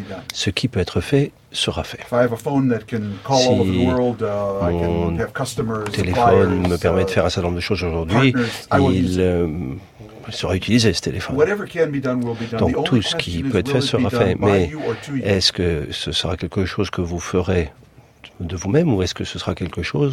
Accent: United States; Je suis américain, mais ce que je dis, je pense que ça s'applique à la France aussi.

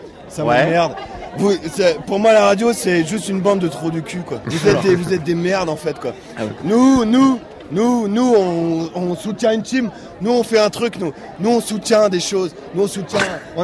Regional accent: Guingamp, Brittany, France; Tu sais quoi, moi je viens de Guingamp.

